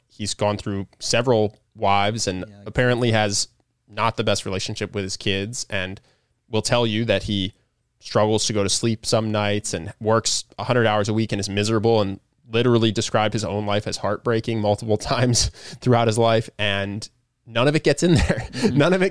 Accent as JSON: {"language": "English", "country": "United States", "said": "This is just something I, as an American who sees other Americans being miserable chasing this stuff"}